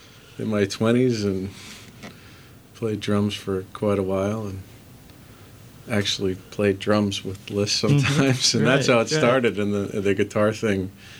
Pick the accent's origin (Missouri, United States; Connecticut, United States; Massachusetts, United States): Connecticut, United States; Brookfield; Yeah, I'm from Brookfield.